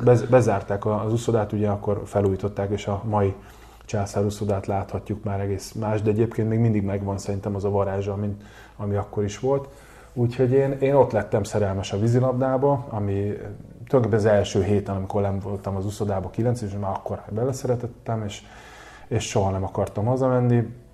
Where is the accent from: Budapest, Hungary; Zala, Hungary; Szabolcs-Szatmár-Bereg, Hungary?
Budapest, Hungary; Majdnem mindenki ismer a Király utca környéket, én azon a területen nőttem föl